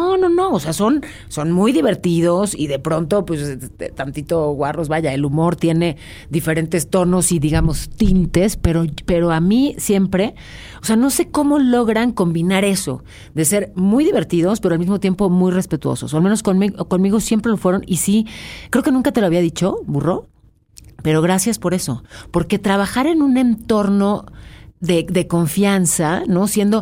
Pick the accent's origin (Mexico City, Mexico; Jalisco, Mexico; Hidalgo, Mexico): Mexico City, Mexico; Sí, sí, soy chilanga.